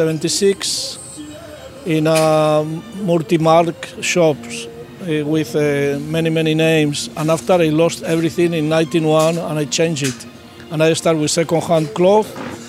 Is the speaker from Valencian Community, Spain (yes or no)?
yes; Alicante, Valencian Community, Spain; English is a second language; moved away; I've been since 1971 in the island and I come from Alicante.